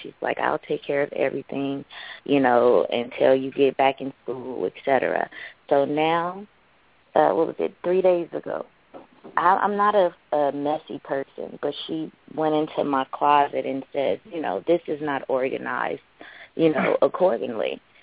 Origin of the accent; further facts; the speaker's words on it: San Francisco, California, United States; now in Los Angeles, United States; we're originally from San Francisco and relocated to LA, my mom and I.